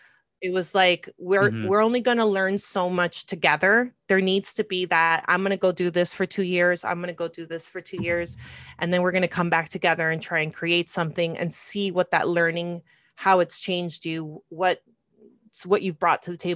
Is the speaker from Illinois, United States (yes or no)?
no; Florida, United States; I'm from South Florida. Like, it ain't nothing like the Midwest.